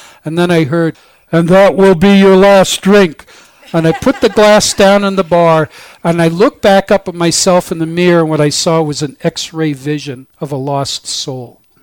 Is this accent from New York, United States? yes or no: yes; New York, United States; And I thought, you know, I'm from New York, I like to shock people, I said.